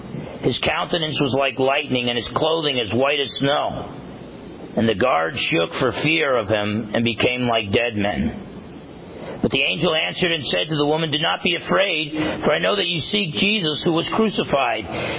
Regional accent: New Jersey, United States; And believe me, I grew up in New Jersey. I grew up with a lot of guys who thought they were tough, and then there were a lot of guys who actually were tough.

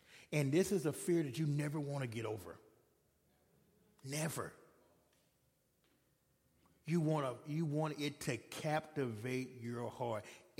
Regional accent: the South, United States; I'm from the South, like you said

